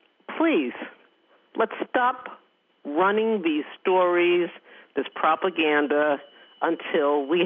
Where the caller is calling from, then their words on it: Woodstock, United States; I'm calling from Woodstock.